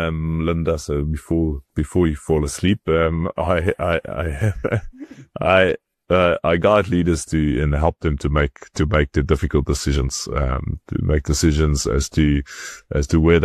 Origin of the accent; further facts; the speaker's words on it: South Africa; Undergrad, as a South African, it's extremely complicated to get into